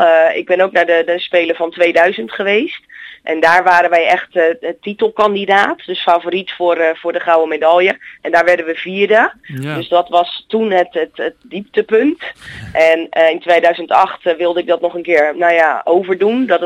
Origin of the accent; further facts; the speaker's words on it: Vlaardingen, South Holland, Netherlands; Nou, wij komen allebei uit Vlaardingen.